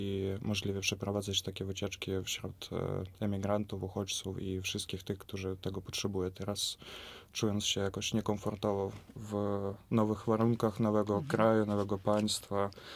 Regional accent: southern Ukraine, Ukraine; Polish is a second language; Ja jestem z samego południa Ukrainy. Dom rodziców znajduje się na granicy z Krymem. Dlatego od razu, tak z dzieciństwa byłem wychowany w dwóch językach, i rosyjskie, i ukraińskie.

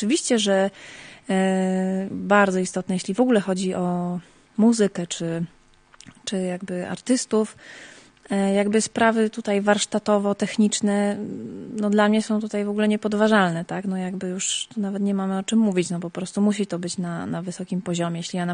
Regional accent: Zakopane, Lesser Poland, Poland; Akurat też w pięknym mieście, bo pochodzę z Zakopanego.

